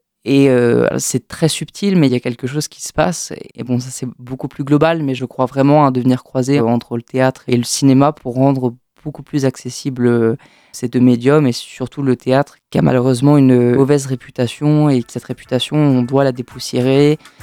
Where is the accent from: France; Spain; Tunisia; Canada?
France; Saint-Brieuc, Brittany; j'ai 20 ans, je suis né à Saint-Brieuc, j'ai fait mon collège à Saint-Brieuc.